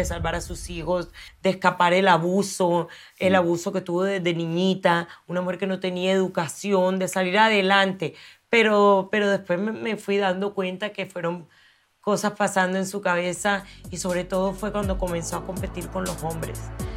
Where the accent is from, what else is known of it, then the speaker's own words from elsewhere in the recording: Colombia; Yo soy colombiana.